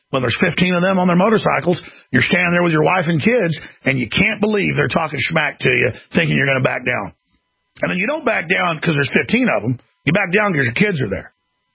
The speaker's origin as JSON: {"language": "English", "town": "Dallas", "region": "Texas", "country": "United States", "tie": "born or raised there", "said": "growing up in Dallas, Texas"}